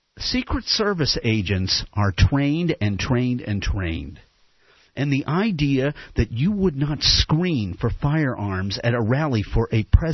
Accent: Massachusetts, United States; And I'm from Massachusetts.

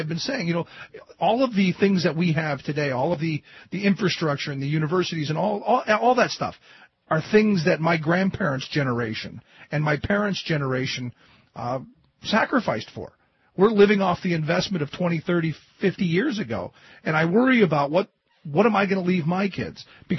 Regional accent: Ohio, United States; I look at my home state of Ohio

